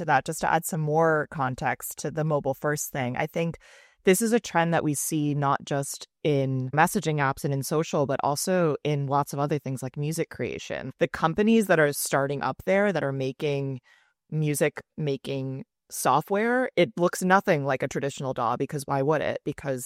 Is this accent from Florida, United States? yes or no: yes; Miami, Florida, United States; I remember using it a lot in like high school because as I grew up in Miami